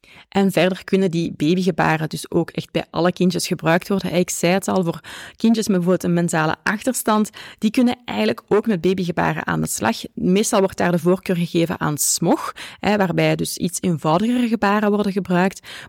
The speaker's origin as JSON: {"language": "Dutch", "region": "Flemish Brabant", "country": "Belgium", "accent": "Flemish Brabant", "said": "ik heb een Vlaams-Brabants accent."}